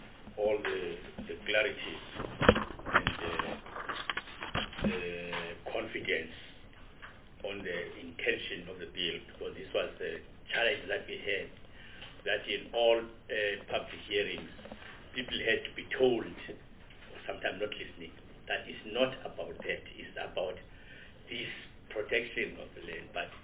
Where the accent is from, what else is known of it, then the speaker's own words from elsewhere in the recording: Eastern Cape, South Africa; I grew up in the Transkei, and there the traditional leaders, before maybe their authority was eroded or before somehow some of them became corrupt, there is clear understanding that this land is for residences